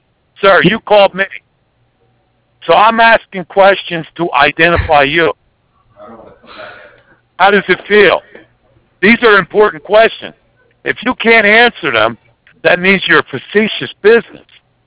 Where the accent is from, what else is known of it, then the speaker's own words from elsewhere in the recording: Pennsylvania, United States; I am from Pennsylvania. I'm a resident of Pennsylvania.